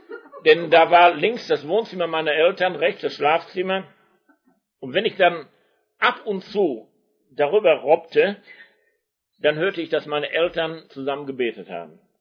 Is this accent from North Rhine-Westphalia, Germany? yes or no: yes; Wuppertal, North Rhine-Westphalia, Germany; ich bin in der Nachkriegszeit aufgewachsen, 1946 geboren, der Krieg war zu Ende, Deutschland lag in Trümmern